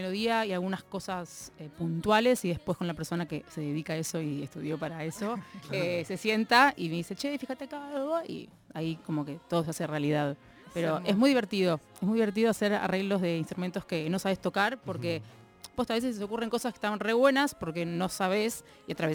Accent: Argentina; soy argentina y tengo mi historia propia

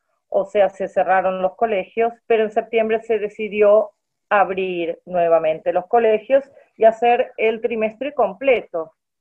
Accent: Buenos Aires, Argentina; moved away as an adult; now in London, United Kingdom; yo estoy en Londres, que es el único lugar en el Reino Unido donde realmente he vivido desde hace ya 20 años, 21 años. Soy de la zona sur del Gran Buenos Aires, de Lavallol.

